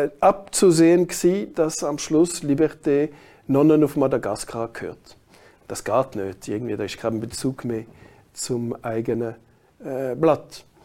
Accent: Fribourg, Switzerland; Darf ich das Beispiel von meiner Heimatstadt Freiburg anführen?

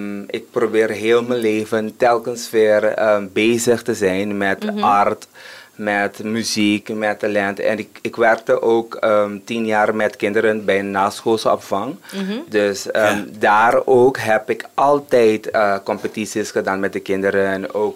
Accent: Curaçao; Ik ben opgegroeid op Curaçao en een beetje in de kerk.

